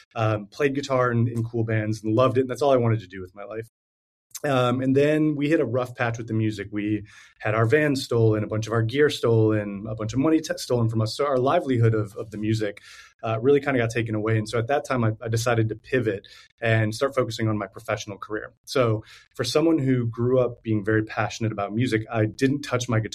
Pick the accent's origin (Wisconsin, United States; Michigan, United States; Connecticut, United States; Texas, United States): Wisconsin, United States; Milwaukee; But also, like, I'm from the U.S. I'm from Milwaukee